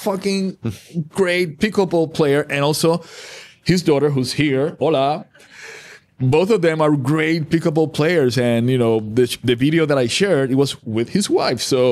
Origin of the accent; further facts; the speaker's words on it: Bronx, New York, United States; now in -; as a Boricua growing up in the Bronx, you know, you come from middle class, you know how to handle every type of people.